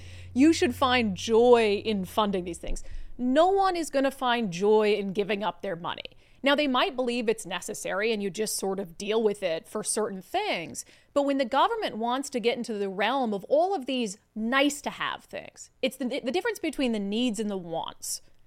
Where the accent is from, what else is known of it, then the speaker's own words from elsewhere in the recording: Minnesota, United States; I'm a Minnesotan. I love ice skating. I grew up on skates.